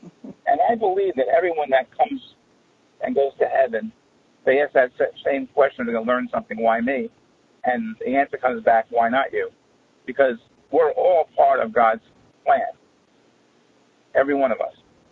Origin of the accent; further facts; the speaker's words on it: Bronx, New York, United States; Now, I'm from the Bronx, right?